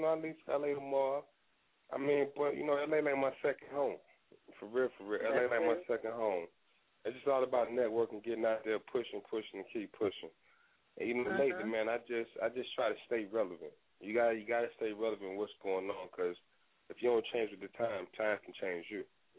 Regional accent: Kinston, North Carolina, United States; I'm born and raised in Kinston, North Carolina, a little small town. Out of eastern side of NC. You know

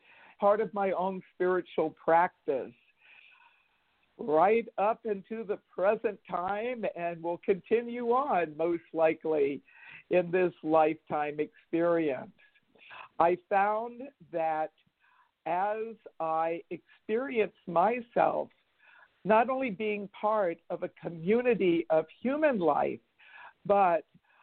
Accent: Arlington, Virginia, United States; I grew up in Northern Virginia in the greater Washington, D.C. metropolitan area. Grew up in Arlington, Virginia.

